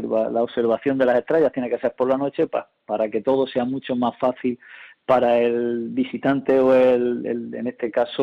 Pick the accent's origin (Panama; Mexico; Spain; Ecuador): Spain; Espiel, Andalusia; Y somos un pueblo de Sierra Morena cordobesa. Hemos tenido una muy importante y gran influencia de minería, sobre todo de minería del carbón